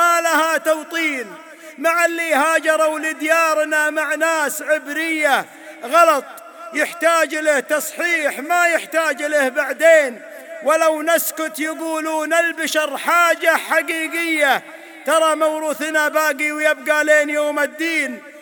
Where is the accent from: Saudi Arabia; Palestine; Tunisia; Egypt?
Saudi Arabia; Hejaz; وأنا شاعر حجازي وأعرف اللي بالدهر لية، وباوضح لكم عاداتنا في حجازنا ويبين لكم قول الحقيقة عن هويتنا الحجازية